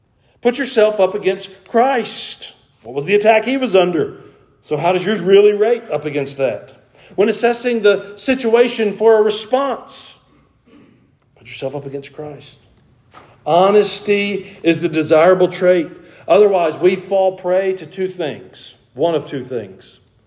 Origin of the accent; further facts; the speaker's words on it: Georgia, United States; we're from the North Georgia Mountains.